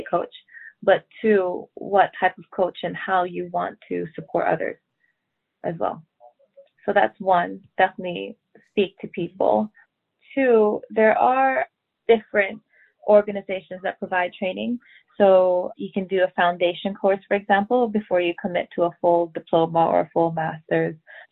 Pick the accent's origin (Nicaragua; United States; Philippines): Philippines; I'm originally from the Philippines